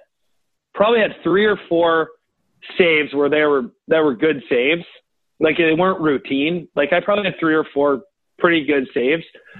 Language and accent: English; Iowa, United States; I grew up in Iowa, obviously.